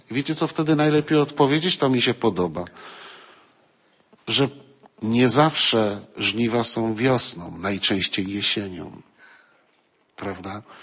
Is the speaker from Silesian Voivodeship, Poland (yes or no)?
no; Piła, Greater Poland Voivodeship, Poland; now in Toruń, Poland; Jestem z Piły, mieszkam w Toruniu.